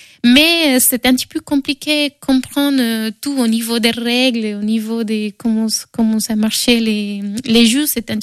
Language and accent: French; Bogotá, Bogotá D.C., Colombia; French is a second language; also born or lived in Bordeaux; now in Angers, France; Moi, je viens de Bogota, que c'est assez grand, assez chaotique un petit peu.